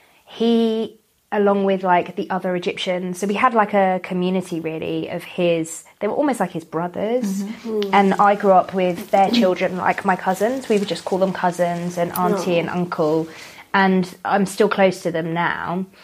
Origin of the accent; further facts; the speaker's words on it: Herne Bay, South East England, United Kingdom; also born or lived in Birmingham / Saudi Arabia; and my dad is Egyptian. And we moved to Saudi Arabia when I was two, lived there for 3 years, I think, and then came back, moved to Kent, a place called Herne Bay, which is so white, so incredibly white. And then I moved to London when I was 17